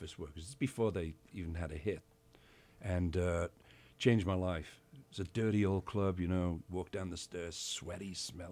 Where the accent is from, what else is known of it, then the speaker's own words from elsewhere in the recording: Liverpool, North West England, United Kingdom; I'm from Liverpool. I was born in Liverpool, raised in Liverpool